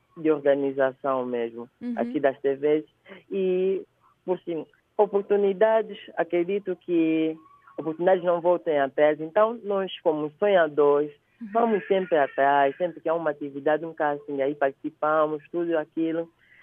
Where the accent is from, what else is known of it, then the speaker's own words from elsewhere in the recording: Angola; como angolano